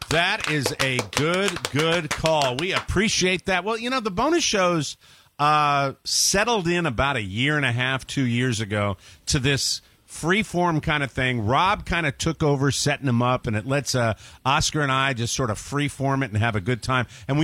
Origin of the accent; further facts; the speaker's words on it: Plains, Georgia, United States; I'm from the Plains, Georgia.